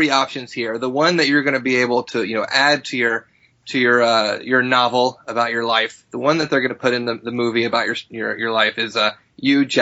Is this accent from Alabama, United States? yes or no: yes; Alabama, United States; You may not know this, but I'm actually from Alabama.